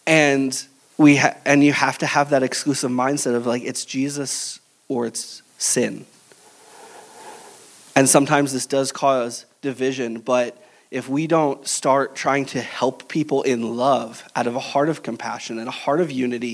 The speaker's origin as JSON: {"language": "English", "region": "New Jersey", "country": "United States", "tie": "born or raised there", "said": "Jesse and I were hockey fans, which growing up in New Jersey, it's a rare find."}